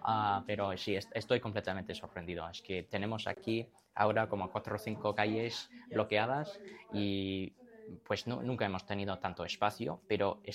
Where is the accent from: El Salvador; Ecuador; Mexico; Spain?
Spain; Basque Country; Aquí como vasco